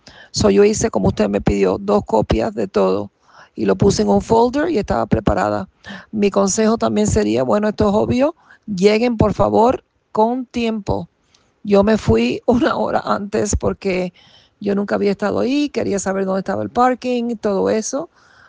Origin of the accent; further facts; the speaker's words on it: Cuba; casualmente yo soy cubana